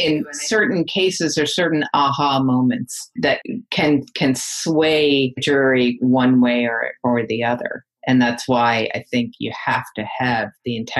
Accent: Cambridge, Massachusetts, United States; right around the corner from the street I grew up in Cambridge.

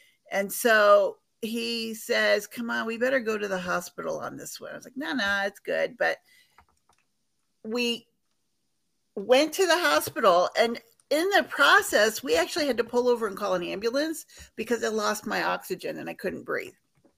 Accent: Ohio, United States; I grew up in Ohio.

